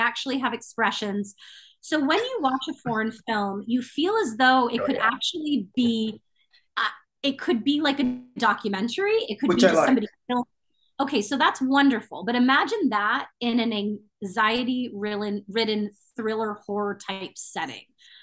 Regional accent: England, United Kingdom; And then I'm English

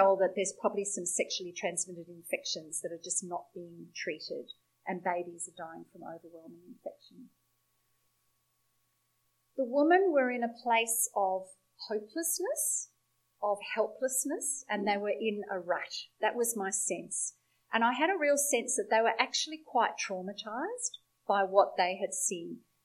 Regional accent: South Africa; I grew up in South Africa

